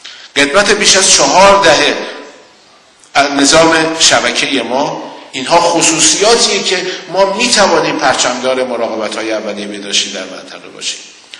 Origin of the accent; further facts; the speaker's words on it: Iran; به عنوان یک ایرانی که 18 سال افتخار داشتم در سازمان جهانی بهداشت کار بکنم